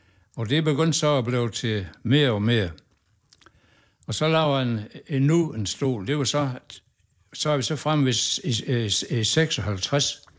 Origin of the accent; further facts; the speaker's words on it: Durup, Central Denmark Region, Denmark; Jamen, jeg er jo gammel Durup-dreng. Født i 31.